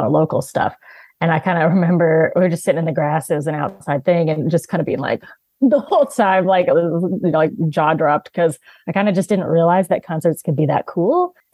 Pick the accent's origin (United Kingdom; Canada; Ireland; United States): United States; Klamath Falls, Oregon; I'm actually from Klamath Falls, Oregon. It's kind of Southern Oregon, just a smaller town. So Pacific Northwest represent. Grew up there.